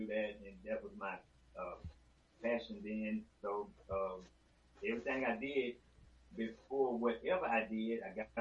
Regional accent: Macon, Georgia, United States; born there; Well, I was born in Macon, Georgia, right here in this country town.

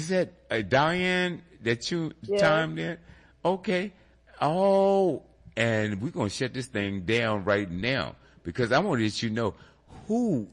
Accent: Richmond, Virginia, United States; also born or lived in Southern California; I just came back here about a year ago, and I transitioned back to RVA, my hometown, Richmond, Virginia.

